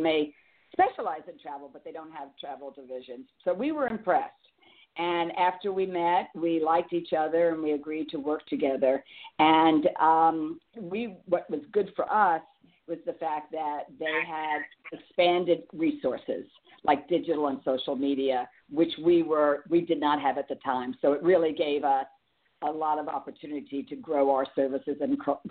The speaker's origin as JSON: {"language": "English", "town": "Miami", "region": "Florida", "country": "United States", "said": "Well, I'm actually from Miami. And my dad relocated, my dad and mom relocated from New York to Miami so that my father could work in the airline industry"}